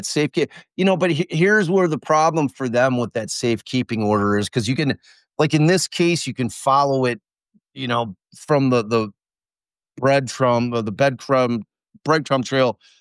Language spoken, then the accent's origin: English; Chicago, Illinois, United States; And yes, I am from Chicago.